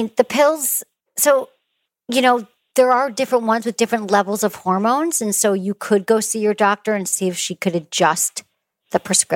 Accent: Michigan, United States; it's so funny that you're calling in right now because I'm from Michigan.

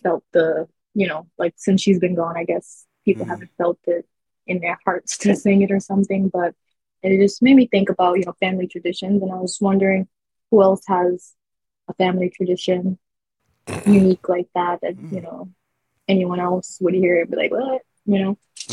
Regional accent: Brooklyn, New York, United States; I'm from New York City, Brooklyn.

